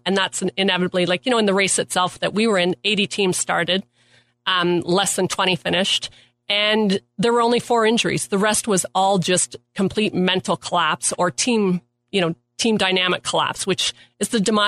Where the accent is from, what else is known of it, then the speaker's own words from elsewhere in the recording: Canada; You know, we're Canadian athletes. We're used to the Canadian environment